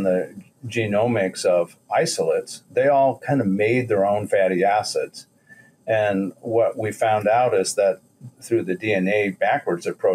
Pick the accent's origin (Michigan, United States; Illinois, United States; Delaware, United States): Illinois, United States; moved away; I'm from North Central Illinois.